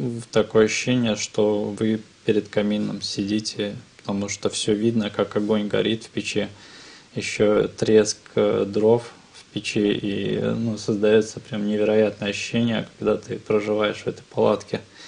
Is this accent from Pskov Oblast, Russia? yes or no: yes; Velikiye Luki, Pskov Oblast, Russia; now in Saint Petersburg, Russia; Ну, а потом был переезд в Санкт-Петербург уже, родом я из Великих Луг.